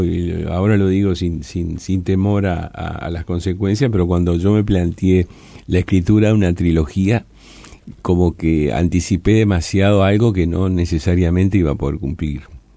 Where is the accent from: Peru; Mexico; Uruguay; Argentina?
Uruguay; Montevideo; Yo soy muy montevideano, entonces tengo a mi disposición una escenografía reconocible.